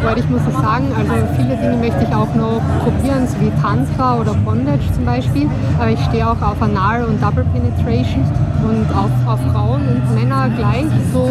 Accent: Styria, Austria; now in Berlin, Germany; Ich bin aus Österreich, genau, aus der Steiermark.

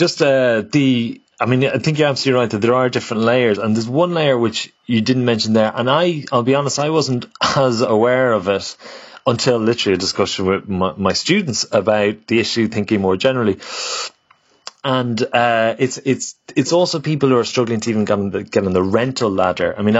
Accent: Ireland; Obviously, you know, as Irish people, we've always emigrated for good and bad reasons.

